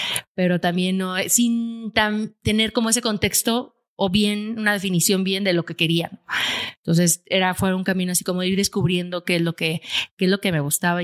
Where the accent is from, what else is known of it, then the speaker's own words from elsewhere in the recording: Aguascalientes, Mexico; Pero de ahí soy, de Aguascalientes.